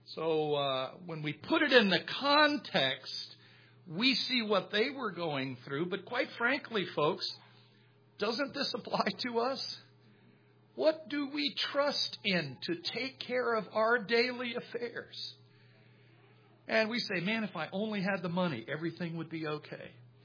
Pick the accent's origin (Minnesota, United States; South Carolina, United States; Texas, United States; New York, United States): South Carolina, United States; By the way, I'm from South Carolina, and we had an agricultural school called Clemson University.